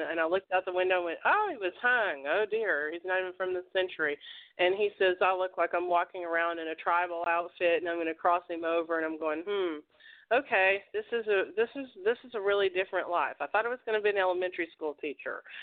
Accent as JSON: {"language": "English", "region": "the South", "country": "United States", "accent": "southern", "said": "in my jumper and my southern accent"}